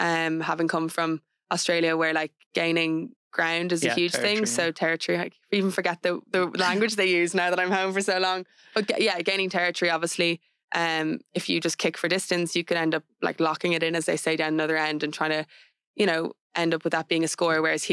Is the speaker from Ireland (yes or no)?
yes; Ireland; So I feel like as Irish players, it's just really important to bring what you can to the table